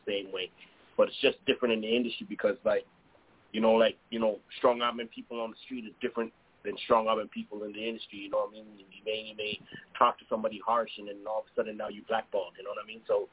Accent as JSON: {"language": "English", "town": "Montreal", "region": "Quebec", "country": "Canada", "tie": "born or raised there", "said": "growing up in Montreal, you know, you have the French and English. Then you have all type of little wars in between that. Like, us being West Indian dudes"}